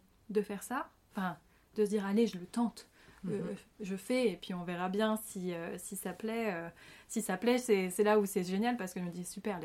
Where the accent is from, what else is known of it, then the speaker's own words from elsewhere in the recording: Lyon, Auvergne-Rhône-Alpes, France; also born or lived in Paris; Parce que je suis lyonnaise